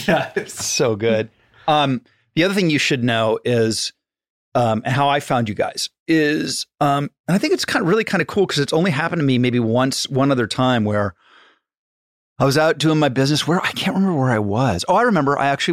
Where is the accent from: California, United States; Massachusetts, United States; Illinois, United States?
California, United States; Malibu; He was such a big part of my life of growing up in Malibu and in that time and discovering his work.